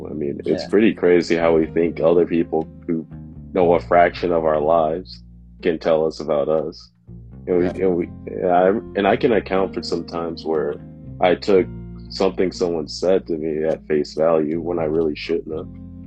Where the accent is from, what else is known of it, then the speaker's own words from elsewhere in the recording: Detroit, Michigan, United States; I mean, I'm from Detroit. I mean, we get that all the time.